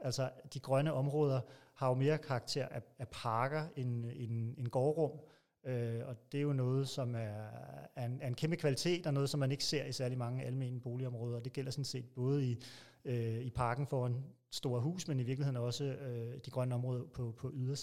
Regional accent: Copenhagen, Capital Region of Denmark, Denmark; først og fremmest så er jeg københavner. Jeg er vokset op i en af AKB Københavns afdelinger i Olfert Fischersgade, midt i byen.

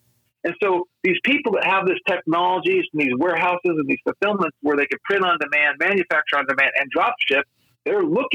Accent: Colorado, United States; moved away as an adult; now in California, United States; So first of all, I'm from Colorado. So I was in Colorado. So I didn't move out here until after I retired from the business.

